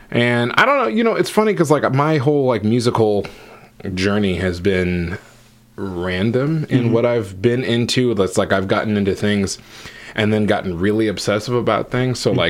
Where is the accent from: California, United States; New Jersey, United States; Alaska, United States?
California, United States; Menlo Park; I'm from a city called Menlo Park, which is right in smack dab in the middle of the Bay Area. 30-45 minutes south of San Francisco, north of San Jose